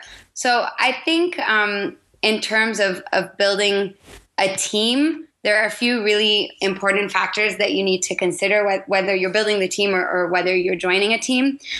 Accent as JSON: {"language": "English", "country": "Belgium", "lives_now": "New York, United States", "said": "Yeah, I'm originally from Belgium."}